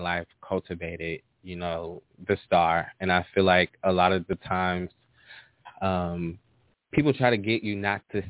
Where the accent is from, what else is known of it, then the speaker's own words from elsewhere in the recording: Chicago, Illinois, United States; I'm from Chicago, Illinois, from the south side of Chicago.